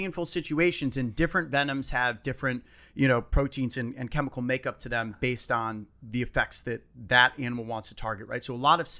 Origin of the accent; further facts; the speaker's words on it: Ohio, United States; And, growing up in Ohio, there's not necessarily anything super dangerous, right?